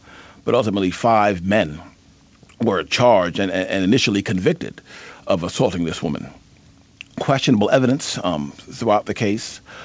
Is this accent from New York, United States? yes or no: yes; New York, United States; First of all, I grew up in a neighborhood adjoining where most of the Central Park Five young men lived